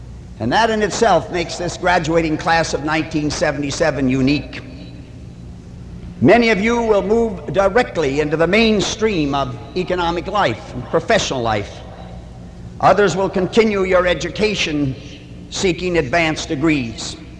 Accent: Midwest, United States; And I come from the Midwest.

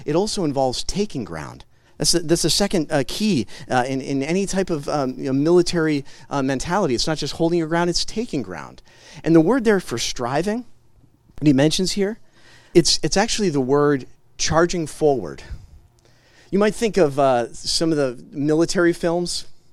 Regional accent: Scotland, United Kingdom; and I'm not going to do it in a Scottish accent. Even though I am Scottish, I'm not William Wallace.

